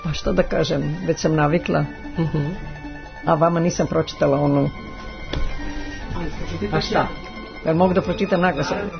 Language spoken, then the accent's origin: Serbian; Vršac, Vojvodina, Serbia; ja sam iz Vršca